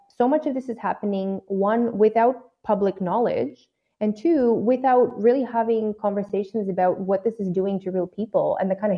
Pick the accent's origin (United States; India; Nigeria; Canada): Canada; I'm a Canadian refugee lawyer by training and an anthropologist